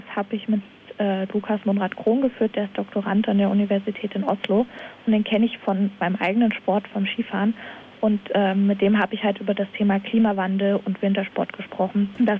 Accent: Thuringia, Germany; Und bei uns in Bad Harbert, wo ich ursprünglich herkomme

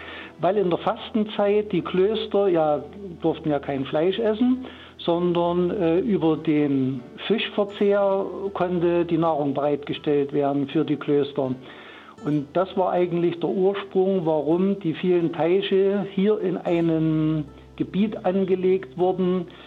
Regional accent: Dittersdorf, Germany; now in Plotten, Germany; Nee, ich stamme eigentlich aus Dittersdorf. Das ist 3,5 Kilometer entfernt. Und mich hat die Liebe nach Plotten verschlagen.

